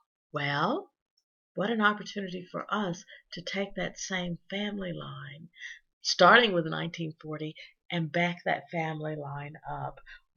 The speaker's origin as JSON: {"language": "English", "region": "Arkansas", "country": "United States", "tie": "born or raised there", "said": "I listened to one in its entirety from Arkansas, since it's my home state"}